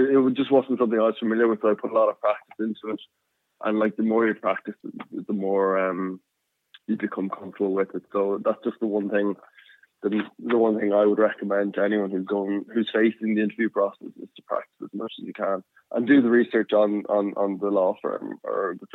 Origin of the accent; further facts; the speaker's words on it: Kildare, Leinster, Ireland; I'm from Kildare.